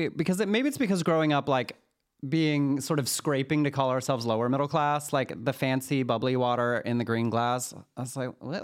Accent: Waco, Texas, United States; I'm from Waco, Texas. There's a Dr. Pepper museum there. It's important to my culture.

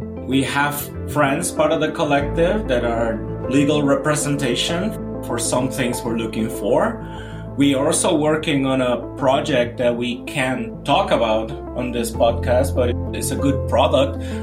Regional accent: Puerto Rico; It's kind of like, for I'm from Puerto Rico

